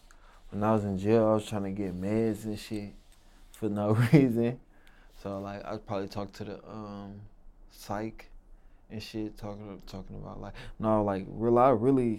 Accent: Milwaukee, Wisconsin, United States; Milwaukee, Wisconsin, and on the east.

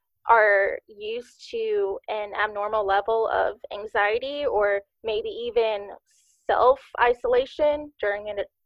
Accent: North Carolina, United States; moved away as an adult; now in Mobile, United States; I'm currently in Mobile, Alabama. I grew up in North Carolina, and then I moved here about a year ago because my boyfriend started residency here.

